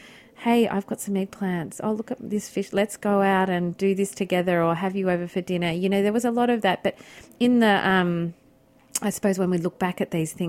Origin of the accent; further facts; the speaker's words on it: Australia; as an Australian